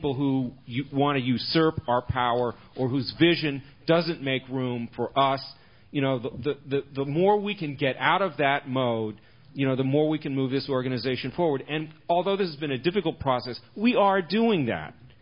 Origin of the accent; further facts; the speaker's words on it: Washington, District of Columbia, United States; I'm from Washington, D.C. I go back there